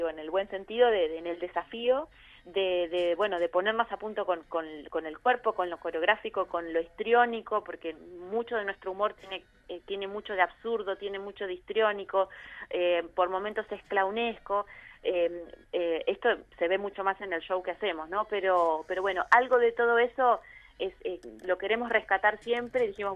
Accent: Mar del Plata, Buenos Aires Province, Argentina; Nosotras las tres somos amigas de hace muchos años, somos de Mar del Plata

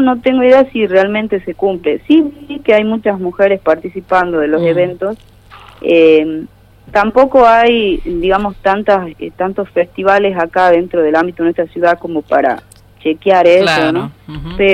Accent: Tartagal, Salta, Argentina; No, somos todos de Tartagal.

